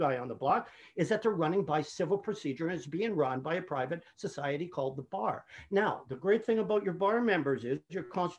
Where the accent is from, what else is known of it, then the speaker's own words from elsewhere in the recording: Canada; my suggestion as a Canadian to my brother American